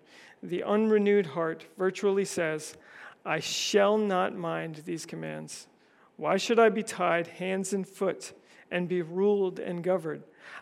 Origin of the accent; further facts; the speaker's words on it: Canada; Or if you're in Canada, my home country, it's now Pride season.